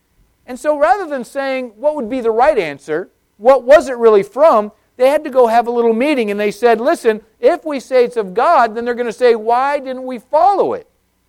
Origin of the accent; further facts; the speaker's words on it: Arizona, United States; Even growing up in Arizona, I had learned how to plant corn.